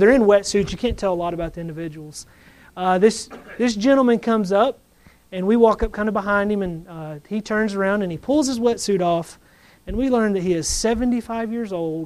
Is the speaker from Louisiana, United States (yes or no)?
no; Tennessee, United States; I was born and raised in the Bible Belt, Middle Tennessee, Nashville, Clarksville